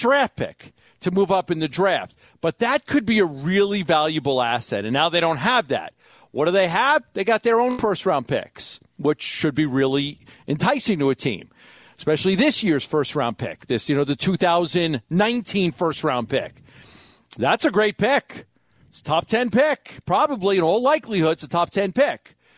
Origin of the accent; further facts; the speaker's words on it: Brooklyn, New York, United States; Listen, I love Brooklyn. I spent a lot of my life growing up in Brooklyn.